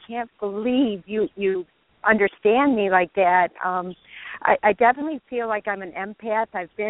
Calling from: Westland, Michigan, United States; I'm calling from beautiful Westland, Michigan.

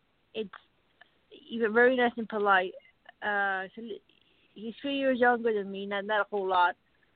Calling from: Arizona, United States

